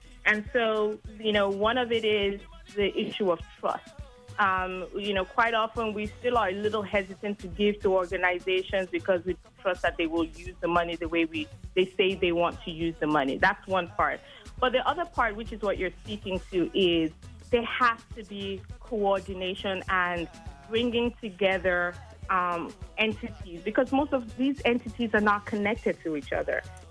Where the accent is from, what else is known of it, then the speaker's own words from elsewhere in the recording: Nigeria; I'm a Yoruba person, I'm from Nigeria